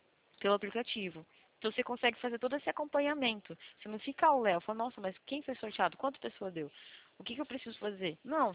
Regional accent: Rio Claro, São Paulo, Brazil; Sou de Santa. Na verdade, eu sou de Rio Claro, né?

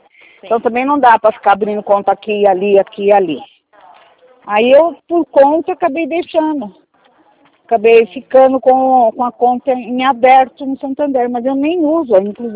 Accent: Atibaia, São Paulo, Brazil; Não, eu sou de Atibaia.

